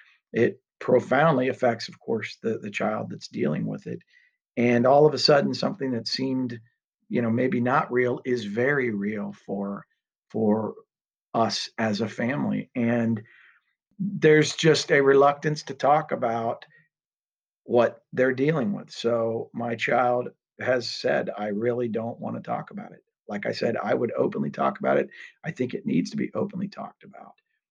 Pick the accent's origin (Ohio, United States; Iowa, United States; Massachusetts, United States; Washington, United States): Ohio, United States; Beaver Creek; I grew up in Beaver Creek. And as far as I knew, I didn't know anybody that was gay.